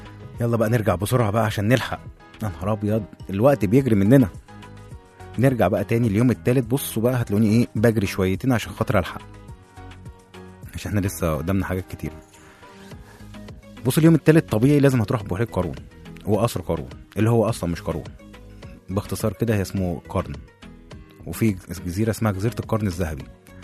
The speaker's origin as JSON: {"language": "Arabic", "country": "Morocco", "said": "انا مغربي"}